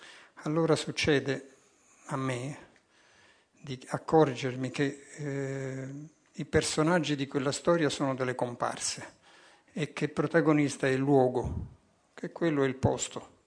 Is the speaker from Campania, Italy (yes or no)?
yes; Naples, Campania, Italy; born there; Sono nato a Napoli nella metà del secolo scorso.